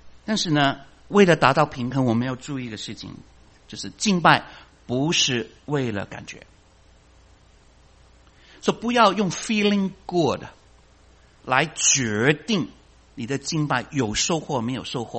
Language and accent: Chinese; China; 我们中国人是有文化包袱了，我们中国人包袱就是比较重思考嘛